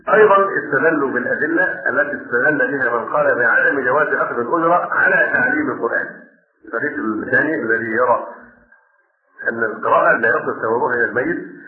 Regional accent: Egypt; لا توجد غير عندنا في مصر للأسف الشديد

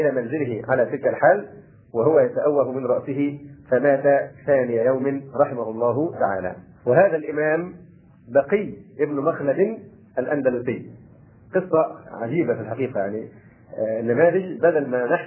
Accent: Egypt; وربما الأمر هنا عندنا في مصر أخف

